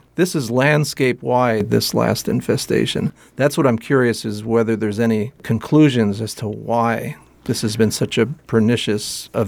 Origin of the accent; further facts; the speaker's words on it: East Coast, United States; But where I grew up in the East Coast, gypsy moths were the thing to worry about